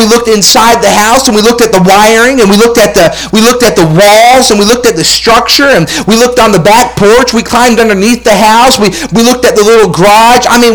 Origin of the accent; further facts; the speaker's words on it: Massachusetts, United States; My parents, I grew up right outside of Boston.